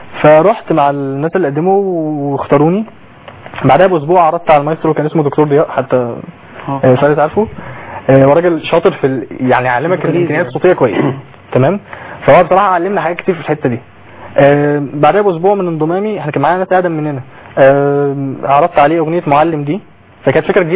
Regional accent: Mecca, Makkah Province, Saudi Arabia; born there; انا كنت اتولدت في مكه فصوت السديس في وداني

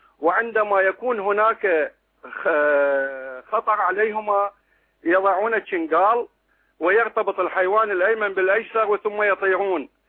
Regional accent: Kadhimiya, Baghdad Governorate, Iraq; انا من سكنة مدينة الكاظمية في بغداد، يعني انا من مواليد مدينة الكاظمية.

